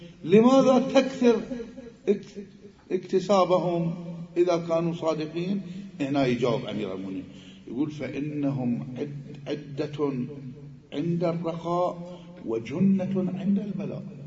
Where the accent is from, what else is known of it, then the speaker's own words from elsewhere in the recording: Iraq; مثل ما يقولون عندنا بالعراق